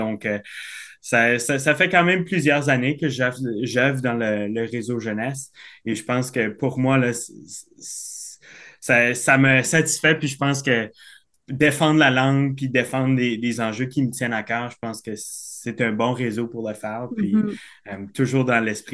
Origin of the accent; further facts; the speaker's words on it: New Brunswick, Canada; Je suis originaire du nord-ouest du Nouveau-Brunswick. Et pour moi, c'était un milieu très proche de la frontière du Québec, un milieu très majoritaire francophone.